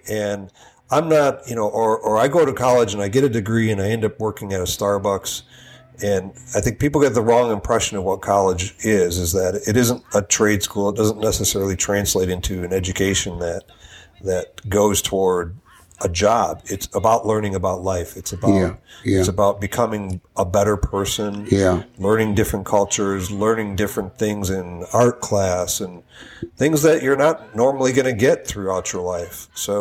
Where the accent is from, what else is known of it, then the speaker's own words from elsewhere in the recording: Detroit, Michigan, United States; also born or lived in Dallas; now in Birmingham, United States; You know, I grew up in Detroit. I went to Dallas for a while, and I moved here.